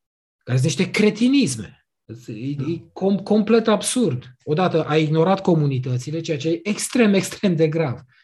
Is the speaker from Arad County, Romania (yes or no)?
no; Cugir, Alba County, Romania; Eu sunt din Cugir deloc. Iar copilăria mi-am petrecut-o la Șuriană.